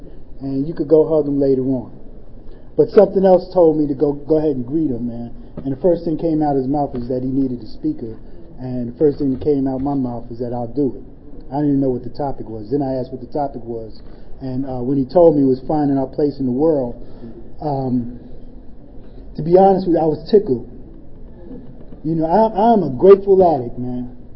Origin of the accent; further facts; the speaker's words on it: Corona, New York, United States; also born or lived in Long Island City / New Jersey; because I'm originally from New York, from Corona, who moved to Long Island City, who hung out in Harlem, who then hung out in Astoria, and then moved to New Jersey, who then joined the Army